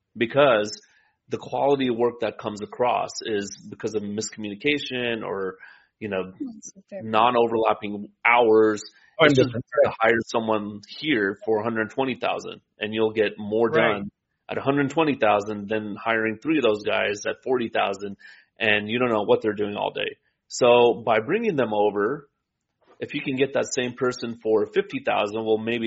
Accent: India; And I'm Indian, so I can say this.

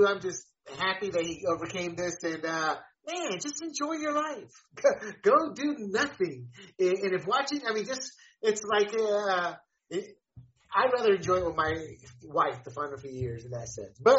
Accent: North Carolina, United States; Only because I'm from North Carolina.

